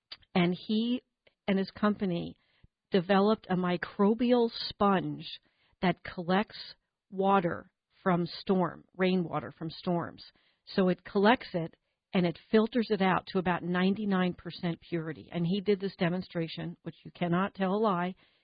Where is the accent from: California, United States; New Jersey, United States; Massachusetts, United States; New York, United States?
New Jersey, United States; Right, and I'm a Jersey girl, and I love it. So, when I talk to you, I can hear my accent come out a little bit.